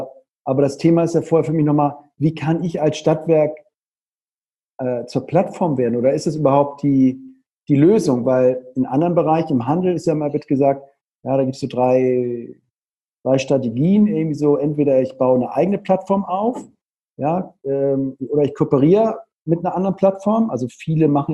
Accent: Cologne, North Rhine-Westphalia, Germany; ich komme jetzt aus Köln

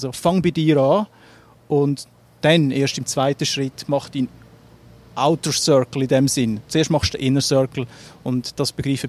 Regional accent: Zurich, Switzerland; also born or lived in Rümlang, Switzerland; Also ich bin im Zürich Oberland aufgewachsen, ich bin kein Stadtzürcher. Ich hoffe, das hört man nicht zu stark, aber ich habe lange in Zürich gearbeitet, meine Jugend natürlich im Zürich Oberland verbracht, Hinwil, Wetzikon, dann aber auch im Unterland, Rümlang, Fellande etc.

